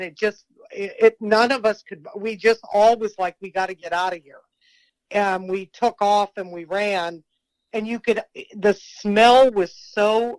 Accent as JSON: {"language": "English", "region": "Oregon", "country": "United States", "tie": "born or raised there", "said": "I grew up in Oregon, and Bigfoot was a big story when I was a kid"}